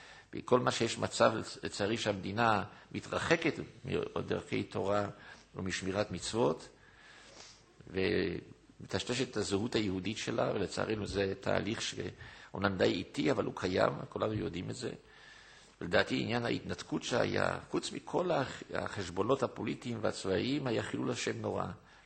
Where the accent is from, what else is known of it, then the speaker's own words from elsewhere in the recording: Jerusalem, Jerusalem District, Israel; כשהייתי נער בירושלים, אני יליד ירושלים.